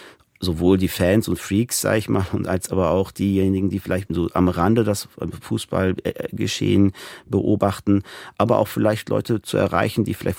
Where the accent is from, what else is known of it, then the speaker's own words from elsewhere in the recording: Beckum, North Rhine-Westphalia, Germany; Und ich bin in Westfalen, also in Beckum groß geworden.